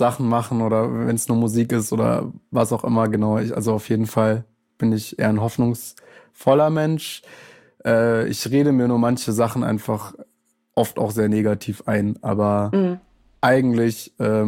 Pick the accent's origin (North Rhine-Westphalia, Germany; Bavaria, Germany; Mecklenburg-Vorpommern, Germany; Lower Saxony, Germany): Bavaria, Germany; now in Berlin, Germany; ich bin halt in Bayern aufgewachsen, aber ich bin seit 10 Jahren in Berlin.